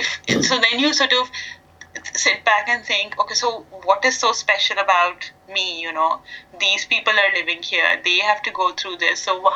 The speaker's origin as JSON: {"language": "English", "country": "Pakistan", "tie": "born or raised there", "said": "having lived in Pakistan, growing up in Pakistan, yes, I mean, there were times a bomb blast would happen in the city."}